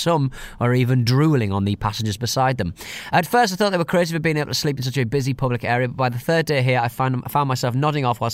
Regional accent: United Kingdom; I always travel with a couple of suits because I'm British

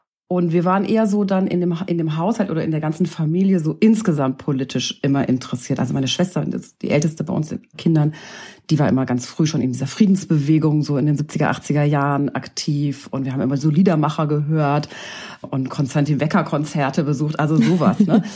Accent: Hesse, Germany; Ich komme aus Westdeutschland. Ich bin in einem kleinen Dorf in der Nähe von Gießen groß geworden. Gießen, die Mittelhessen-Metropole, wie sie diese Stadt selber lobt.

